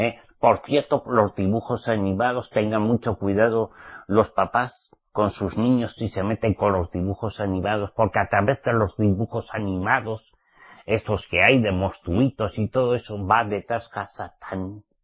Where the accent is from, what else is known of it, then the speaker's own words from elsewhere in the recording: Spain; Ah, pero si ahorita México me está enseñando a mí que soy española. Yo soy nacido español, ok.